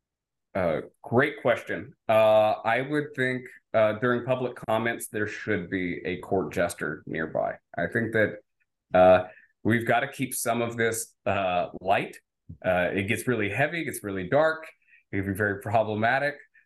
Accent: Louisiana, United States; start working with Governor Bobby Jindal and his campaign in Louisiana, where I'm from. I am, I'm born and raised in Cajun country. I don't have an accent.

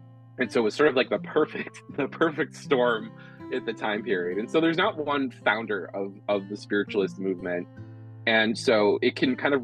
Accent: New York, United States; I grew up here in Western New York, and this is sort of like Lilydale's just a couple hours away, which is like basically the Vatican of spiritualism.

